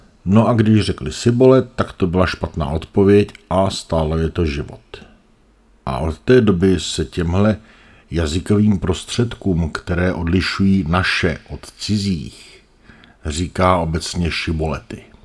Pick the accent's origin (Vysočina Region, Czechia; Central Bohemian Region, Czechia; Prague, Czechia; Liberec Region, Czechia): Central Bohemian Region, Czechia; Nymburk; vyrůstal jsem v Nymburce a už jenom z toho faktu, že to takhle říkám, poznají ti, kteří Nymburk znají, že mluvím pravdu. Jak? No je to jednoduché. Kdybych nebyl z Nymburka, tak řeknu, že jsem vyrůstal v Nymburku.